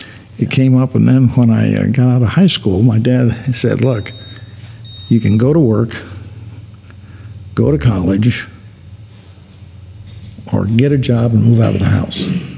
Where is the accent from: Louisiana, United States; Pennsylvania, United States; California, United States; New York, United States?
California, United States; Berkeley; I grew up in Berkeley, California, so racing and all the drag strips, it was a big deal